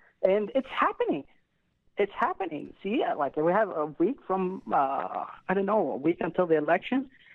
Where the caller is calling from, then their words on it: Baghdad, Baghdad Governorate, Iraq; Hey, I'm calling from Baghdad, Iraq.